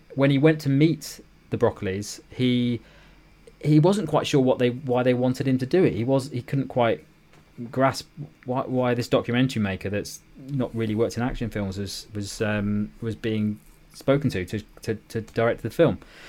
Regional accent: United Kingdom; bearing in mind that I grew up in the United Kingdom

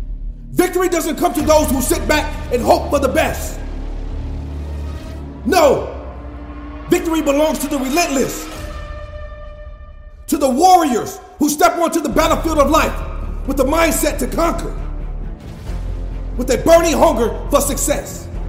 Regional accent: Pontiac, Michigan, United States; I grew up in Pontiac, Michigan, where most young men don't live to see their 18th birthday.

